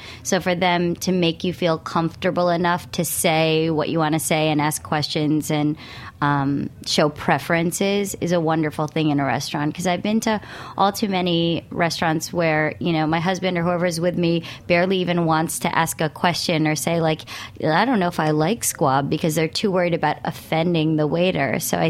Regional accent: New York, United States; And I think it's disappointing as a New Yorker because LA is having a really major moment right now.

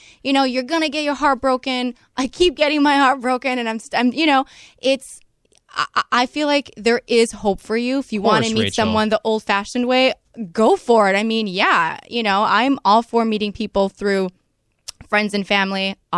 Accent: Canada; Canadian. Hello.

